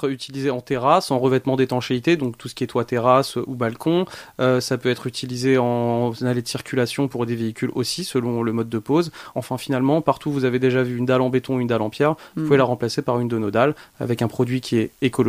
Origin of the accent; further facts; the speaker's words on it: Pontoise, Île-de-France, France; je suis rentré vivre chez mes parents, donc vers Pontoise, là où j'ai grandi.